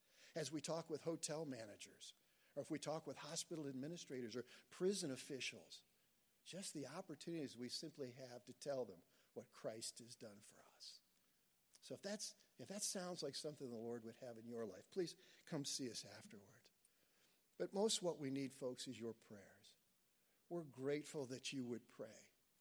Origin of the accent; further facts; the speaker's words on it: Tennessee, United States; they decide that because I'm the guy from America, I guess they thought I had more money than they did. They sent me and one other Gideon back to town. Now, it's a good little, as we used to say in Tennessee, it's a fur piece back to town.